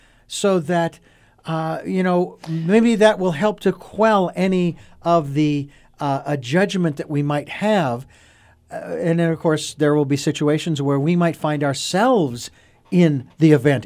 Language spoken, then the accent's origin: English; Phoenix, Arizona, United States; I mean, I'm from Phoenix. I don't like 110 in the shade.